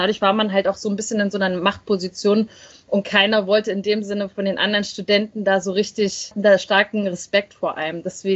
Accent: East Germany, Germany; als in Ostdeutschland, wo ich herkomme.

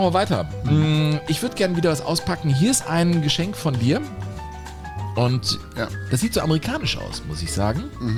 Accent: Germany; man wurde ja wirklich ein bisschen ausgelacht als Deutscher.

